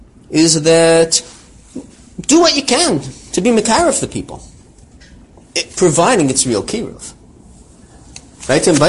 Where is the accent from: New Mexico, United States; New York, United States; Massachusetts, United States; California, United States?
New York, United States; Lawrence; I grew up in Lawrence